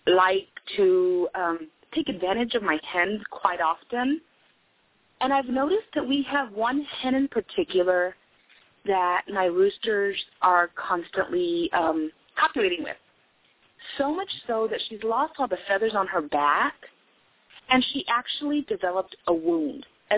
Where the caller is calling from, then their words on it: Shreveport, Louisiana, United States; I am calling from Shreveport, Louisiana.